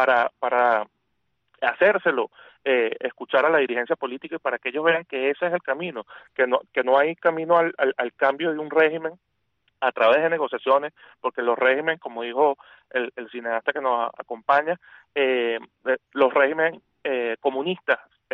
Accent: Venezuela; nosotros como venezolanos

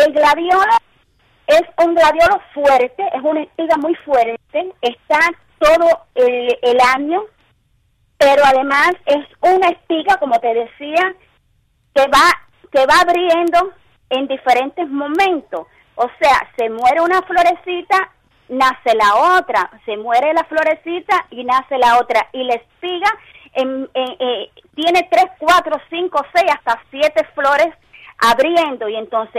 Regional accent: Cuba

